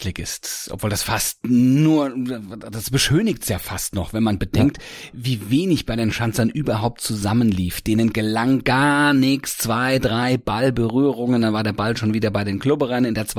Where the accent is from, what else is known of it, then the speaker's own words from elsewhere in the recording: Hanau, Hesse, Germany; Ich habe in meiner Heimat in Hanau geguckt